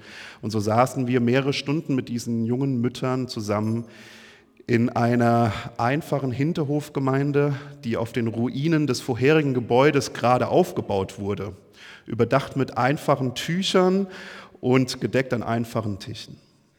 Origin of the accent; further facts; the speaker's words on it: Rhineland-Palatinate, Germany; Ich komme ursprünglich aus der Pfalz, Pfälzer Bub, wie man sagt.